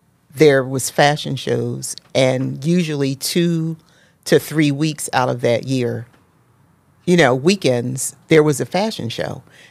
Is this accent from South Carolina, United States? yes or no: no; Philadelphia, Pennsylvania, United States; now in Germantown, United States; From Germantown, currently, but born and raised in Philly, in West Philly, raised in West Philly.